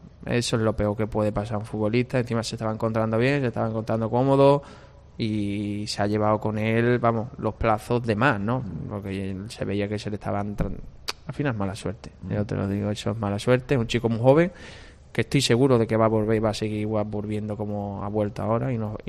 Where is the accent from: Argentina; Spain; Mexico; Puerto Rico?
Spain; Huelva, Andalusia; No, yo soy de Huelva, pero sí, mi familia mía es de Huelva